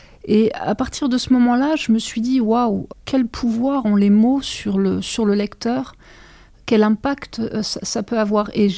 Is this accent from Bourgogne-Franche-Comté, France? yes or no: no; Crépy, Hauts-de-France, France; born there; Je suis née à Crépy, donc c'est aussi la raison de ma présence aujourd'hui.